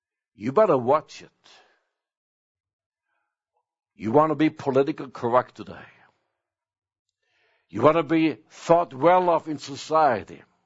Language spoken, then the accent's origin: English; Sweden; Three houses from where my brother and I were raised in Sweden was a family